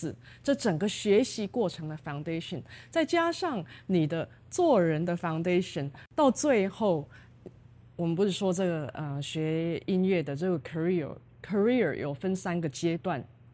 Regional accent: United States; 我是在美国长大的，我不知道什么叫国旗歌。

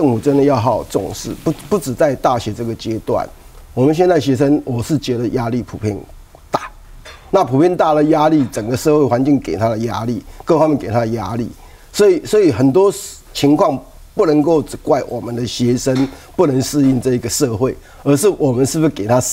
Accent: Keelung, Taiwan; 我记得我在基隆长大，几乎天天下雨，真的几乎天天下雨。

